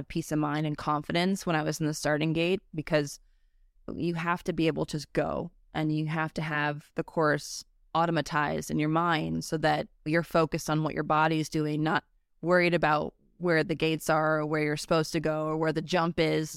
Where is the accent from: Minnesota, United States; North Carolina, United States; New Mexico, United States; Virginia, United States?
Minnesota, United States; growing up in Minnesota, I skied at night every single day.